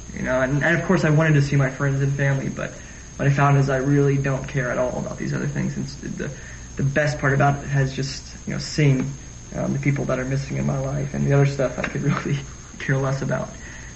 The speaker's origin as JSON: {"language": "English", "region": "Florida", "country": "United States", "said": "Well, I'm from Florida, and of course, I went to high school here, and they're exactly the same."}